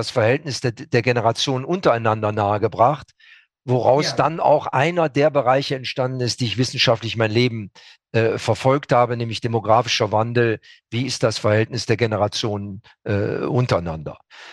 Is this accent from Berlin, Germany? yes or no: no; Süchteln, North Rhine-Westphalia, Germany; born there; also born or lived in Münster; now in Düsseldorf, Germany; Mein Lebensmittelpunkt, ich bin geboren in Süchteln, lebe seit Jahrzehnten in Düsseldorf, immer noch. Habe zwar in Münster studiert vorher, habe auch viele Jahre da gelebt, bin aber jetzt seit 20 Jahren an der Sigmund-Freud-Universität in Wien